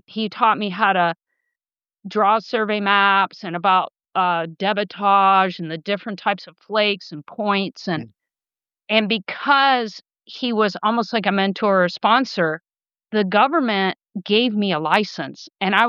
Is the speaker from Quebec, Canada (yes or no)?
no; Paris, Ontario, Canada; I grew up in Paris, Ontario, which was a town of, I think, 4,000 people when I was running around and biking around as a kid. And I was surrounded by cornfields.